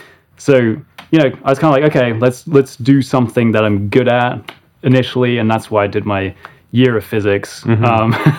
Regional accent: England, United Kingdom; moved away as an adult; I grew up in England and I lived there until I was 19.

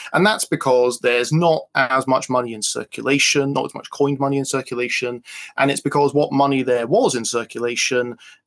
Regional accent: England, United Kingdom; also born or lived in Edinburgh, Scotland; I'm originally from Scotland. I'm from Edinburgh, but I grew up in England.

